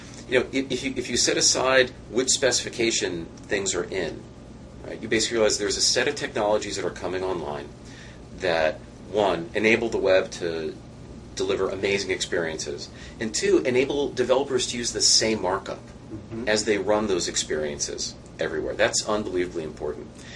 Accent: New York, United States; I grew up in New York. And it's great, because when you say New York, well, do you mean New York City?

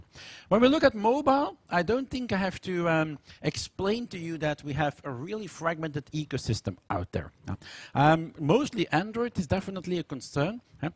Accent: Belgium; I'm coming from Belgium, where I work as an architect for mobile applications at Ordina.

